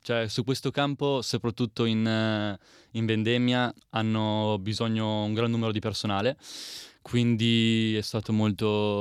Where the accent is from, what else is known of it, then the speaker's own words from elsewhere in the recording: Cella Monte, Piedmont, Italy; Sono qua dal 16 ottobre, sono arrivato qua volando da Milano, ma sono dal Piemonte, un paesino circa un'ora da Torino, Cellamonte.